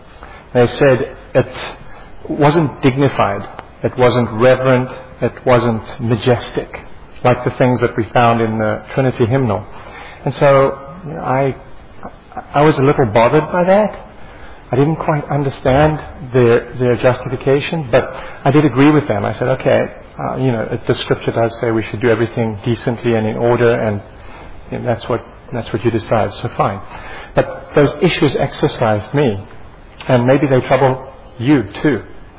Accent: Cape Town, Western Cape, South Africa; In my church that I grew up with in Cape Town, my parents sent me to church.

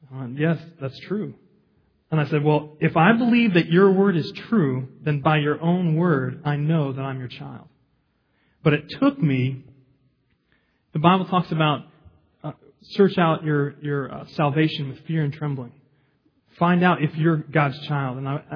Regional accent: New Jersey, United States; I grew up in New Jersey, and both my parents are in full-time Christian service.

